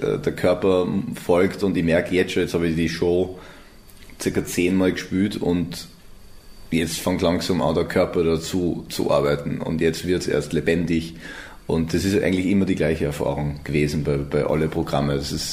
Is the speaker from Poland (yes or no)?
no; Austria; aber ich bin Österreicher, so das spüre ich schon. Das ist also meine Sprache und meine, die Kultur, die ich aufsauge